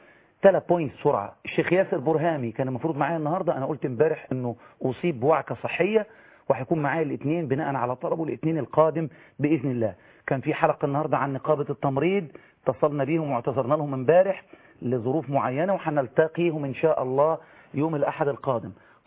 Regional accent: Egypt; الأزهر عندنا في مصر

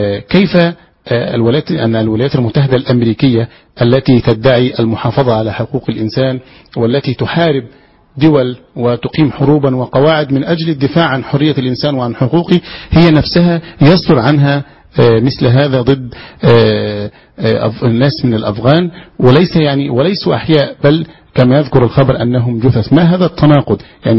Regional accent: Egypt; لأسباب ترجع لنا كمصريين أو كمسلمين

